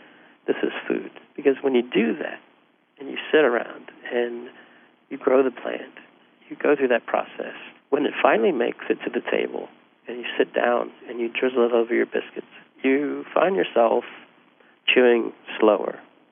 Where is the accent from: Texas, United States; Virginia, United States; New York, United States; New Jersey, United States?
Virginia, United States; Wise County; these seeds originated from my hometown of Wise County, Virginia.